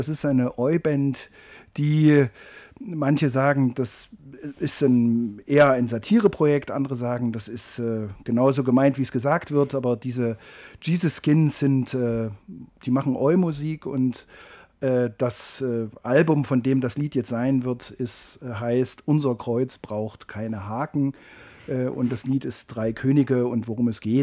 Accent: Jena, Thuringia, Germany; now in Salzburg, Austria; komme, wie man vielleicht auch hört, nicht gebürtig aus Salzburg, sondern bin aus Jena.

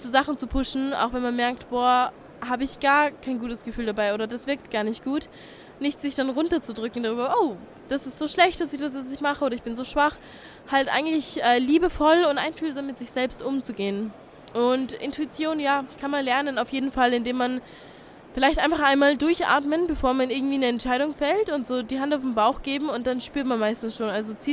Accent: Vienna, Austria; ich bin 22 Jahre alt und ich komme aus Wien.

